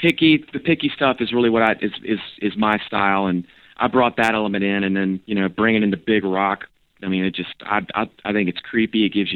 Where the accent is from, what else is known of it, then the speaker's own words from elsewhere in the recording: Charlotte, North Carolina, United States; I'm from Charlotte, North Carolina.